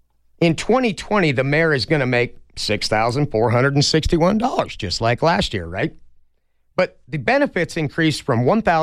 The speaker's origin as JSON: {"language": "English", "town": "Moab", "region": "Utah", "country": "United States", "tie": "born or raised there", "said": "And Moab, my hometown, I think if I came back there, we could actually fix that town."}